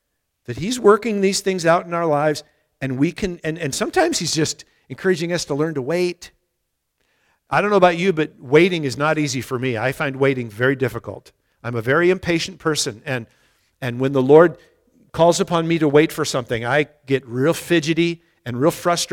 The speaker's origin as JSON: {"language": "English", "country": "United States", "said": "excuse me, God, I'm from America. We are never satisfied with just food and clothing, right?"}